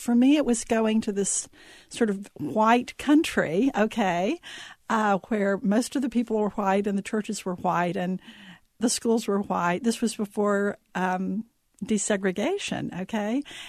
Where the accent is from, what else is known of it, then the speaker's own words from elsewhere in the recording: Nigeria; now in United States; Growing up in Nigeria, yeah. It was perfectly wonderful and perfectly normal, right?